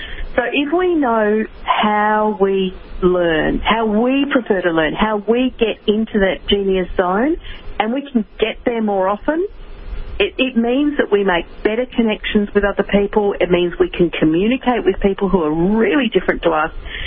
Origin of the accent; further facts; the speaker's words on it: Melbourne, Victoria, Australia; now in Europe; Well, as you said, I'm from Melbourne in Australia.